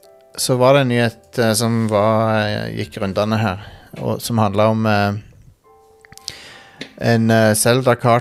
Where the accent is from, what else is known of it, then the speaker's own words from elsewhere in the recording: Sandnes, Rogaland, Norway; og så er jeg med meg fra Sandnes.